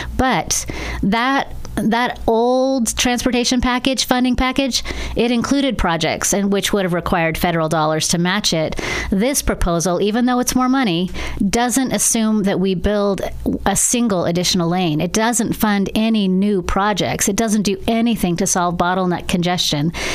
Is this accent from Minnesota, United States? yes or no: no; Oregon, United States; Oregon is a state that is extraordinary. It's my home state. I love it here.